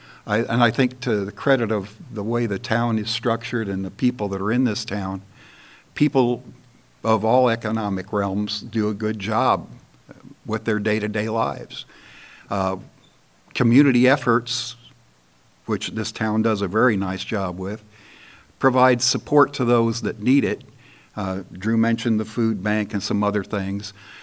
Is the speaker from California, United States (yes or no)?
no; Waterloo, Indiana, United States; now in Concrete, United States; I was born and raised in Northeast Indiana in a small town, not unlike Concrete.